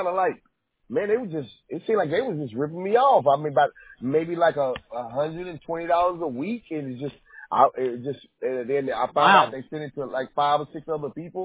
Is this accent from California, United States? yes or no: no; Houston, Texas, United States; I'm born and raised in Houston, Texas, but my dad is from Louisiana.